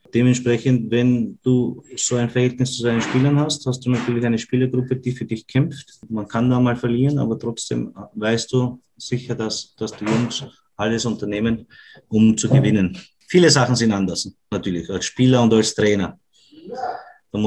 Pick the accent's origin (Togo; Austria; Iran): Austria; Vienna; accent: Viennese; unser Wiener Dialekt ist ja nicht immer zum Verstehen für andere.